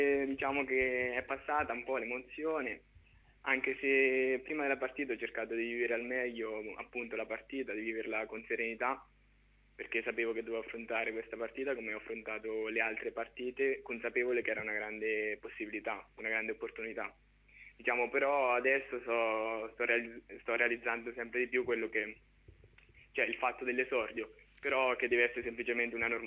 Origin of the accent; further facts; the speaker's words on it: Corridonia, Marche, Italy; sono un ragazzo di 17 anni di Corridonia e quando ero piccolo ho iniziato le giovanili con la squadra del mio paese